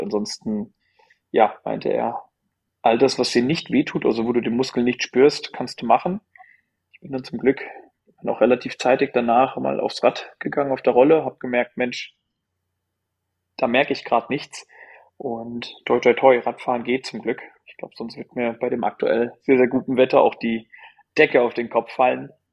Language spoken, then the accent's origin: German; Bocholt, North Rhine-Westphalia, Germany; born there; wobei vom Dialekt her, ich werde oftmals dem Ruhrpott zugeordnet. Bocholt liegt aber im Münsterland, dementsprechend gebürtiger Münsterländer.